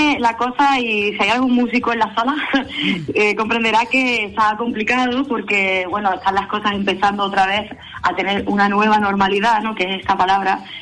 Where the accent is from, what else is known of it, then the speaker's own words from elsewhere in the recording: Cádiz, Andalusia, Spain; teniendo una base como la que he tenido viviendo de pequeña en Cádiz